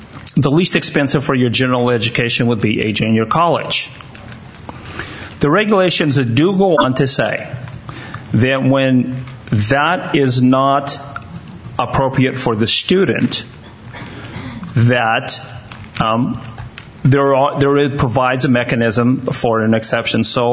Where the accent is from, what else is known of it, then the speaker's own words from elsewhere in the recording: Gustine, California, United States; being that I'm from Gustine, you know, let's face it, Harvard and Yale were not in my mind.